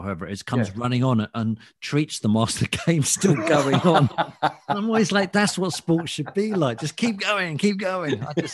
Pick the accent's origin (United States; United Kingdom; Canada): United Kingdom; East of England; I'm just out from Hertfordshire, and I had a lovely upbringing and stuff.